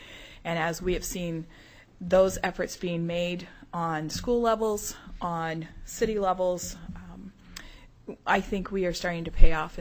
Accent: the South, United States; and I'm from the South

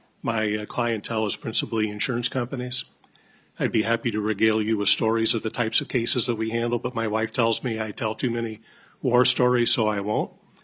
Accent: Kokomo, Indiana, United States; It's provided me with opportunities I could never have dreamt of as a kid growing up in Kokomo, Indiana.

